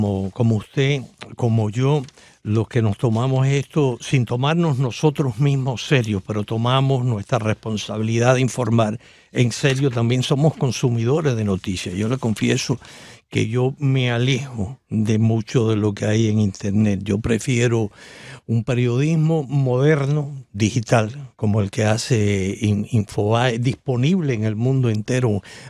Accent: Cuba; yo soy cubano

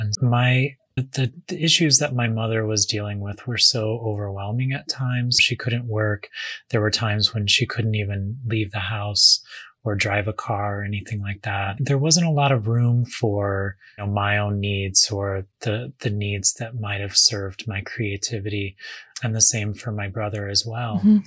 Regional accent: Missouri, United States; I grew up very poor near St. Louis, Missouri, and neither of my parents had gone to college.

